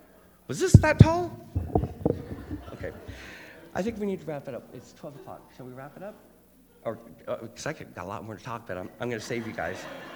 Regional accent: Washington, United States; I'm originally from Washington State.

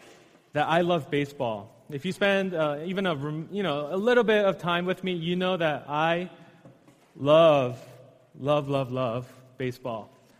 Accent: New York, United States; I'm a New Yorker.

